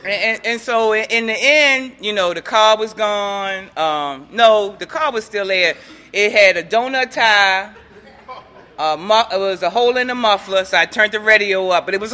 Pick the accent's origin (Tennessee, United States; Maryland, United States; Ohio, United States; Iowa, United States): Maryland, United States; Baltimore; I'm from Baltimore originally. I'm an only child, too.